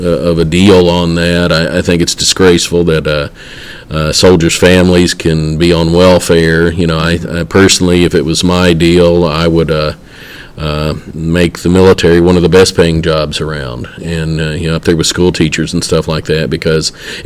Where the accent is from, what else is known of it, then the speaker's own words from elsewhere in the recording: Middlesboro, United States; I know growing up in Middlesboro